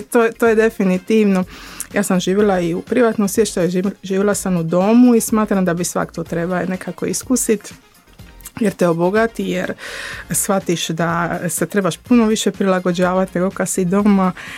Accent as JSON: {"language": "Croatian", "town": "Split", "region": "Split-Dalmatia County", "country": "Croatia", "moved": "as an adult", "said": "iz Splita sam otišla u Zagreb na studij ekonomije"}